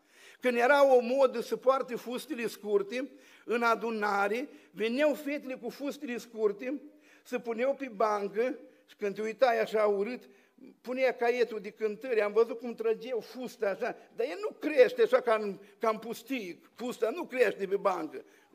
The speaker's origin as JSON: {"language": "Romanian", "region": "Bucovina", "country": "Romania", "said": "să mă ierte ardelenii, că eu sunt bucovinean"}